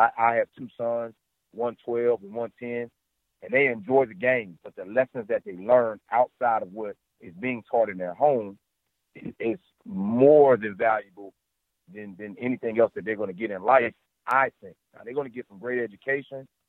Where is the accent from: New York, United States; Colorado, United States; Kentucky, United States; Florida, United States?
Florida, United States; Me growing up in South Florida, there was value placed on it.